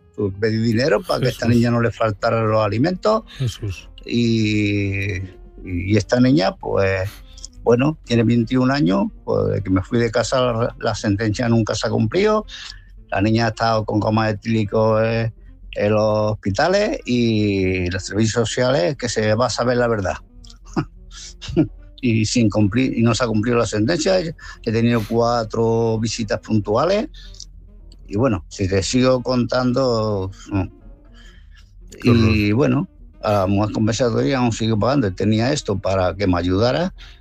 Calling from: Málaga, Andalusia, Spain; de Málaga.

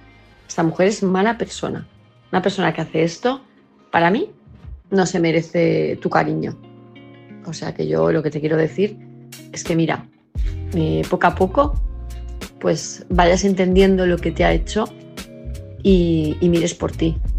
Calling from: Palma de Mallorca, Balearic Islands, Spain; de Palma de Mallorca

